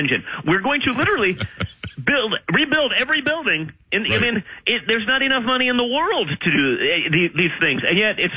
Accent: United States; I was, proud as a son and proud as an American.

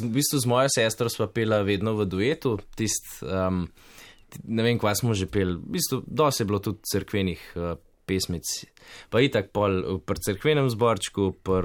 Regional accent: Zgornje Stranje, Central Slovenia, Slovenia; born there; V bistvu iz zgornjih stran. Trenutno pa živim v Kamniku, ampak moji rojstni kraj so zgornje stranje. Pri Kamniku.

